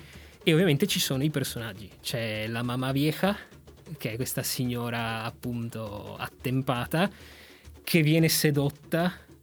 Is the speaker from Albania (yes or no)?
no; Peru; io che sono peruviano non ce l'ho